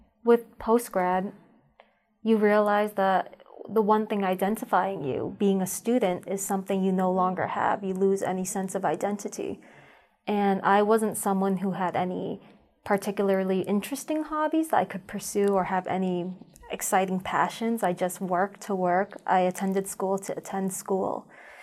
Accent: California, United States; also born or lived in Missouri / Massachusetts / Connecticut / Rhode Island; So I was born in Missouri, raised in California, and then sent with my grandma and then sent back over to my parents.

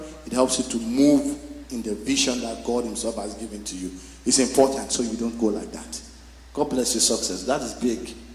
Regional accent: Nigeria; now in Bowmanville, Canada; some of us are Canadians too, like myself, you know. I'm from Bowmanville, you know. But let's go back to our Nigeria. Now, remember growing up in Nigeria

